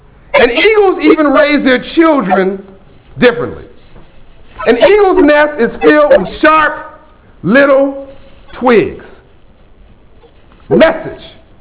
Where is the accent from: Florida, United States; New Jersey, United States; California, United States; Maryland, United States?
California, United States; Compton; Oh, cool, you've heard my hometown first. I'm from Compton, California. It's right next to Watts.